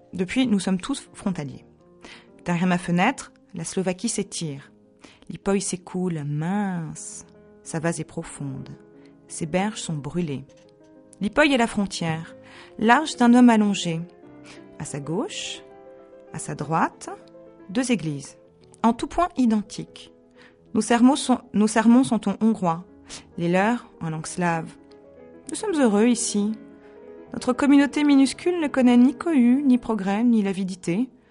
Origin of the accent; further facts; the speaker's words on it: France; born there; mon père est hongrois, ma mère est d'origine norvégienne, moi je suis née en France.